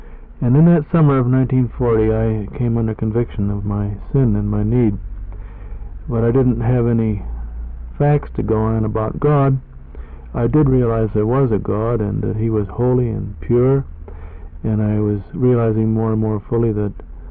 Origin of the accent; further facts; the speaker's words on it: Wheaton, United States; I was born in Wheaton many years ago, over 50 years ago, when it was a small, quiet town. And grew up there without any church or Sunday school background.